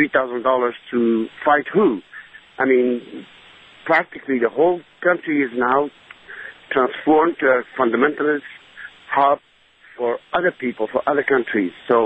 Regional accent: Afghanistan; also born or lived in Eastern Europe; now in United States; growing up in Afghanistan back in the 80s, I know very well Russians and Afghans, and then I moved to Eastern Europe, and I know very well coming here to America.

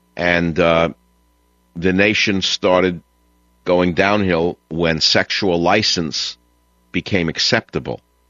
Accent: Bronx, New York, United States; and we grew up in the Bronx

